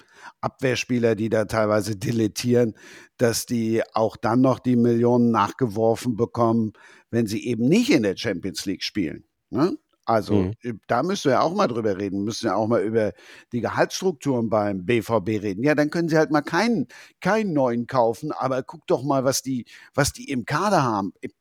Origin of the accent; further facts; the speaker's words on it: Rhineland, Germany; Also als Rheinländer, ne, bin ich